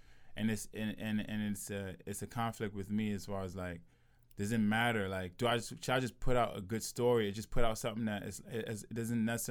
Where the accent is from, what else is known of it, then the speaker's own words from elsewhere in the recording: United States; I was born in America, was born and raised in America, but I have a strong, like, I have a Nigerian name